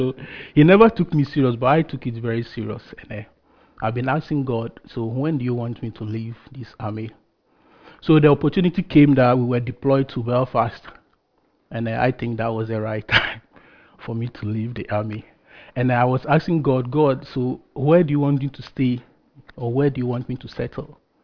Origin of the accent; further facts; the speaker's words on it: Ghana; moved away as an adult; now in United Kingdom; As most of you might have known, I'm from Ghana. I came to the UK some few years ago, and I came here purposely to study.